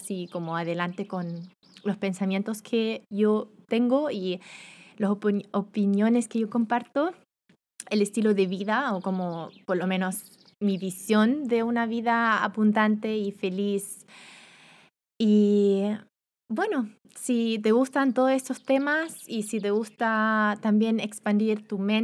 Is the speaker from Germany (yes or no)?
yes; Germany; Spanish is a second language; no soy nativa, voy a hacer tal vez muchos errores de repente porque soy alemana y nunca he tenido ninguna clase en español